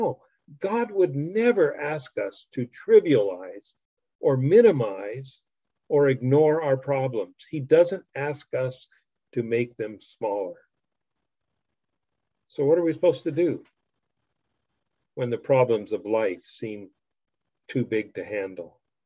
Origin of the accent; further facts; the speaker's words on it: Japan; I was born in Japan and I grew up there. I lived on Honshu, where the Olympics are being held right now. And I lived on Okinawa and I've lived on the island of Hokkaido